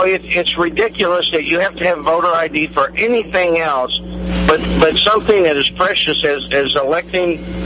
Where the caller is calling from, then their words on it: Jefferson City, Missouri, United States; calling from Jeff City.